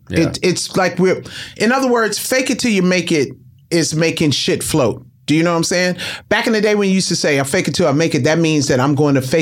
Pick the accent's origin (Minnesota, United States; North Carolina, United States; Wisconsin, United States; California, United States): California, United States; Compton; Have you been to Compton? Because I'm from Compton. If you ain't been from Compton, Compton's in the world.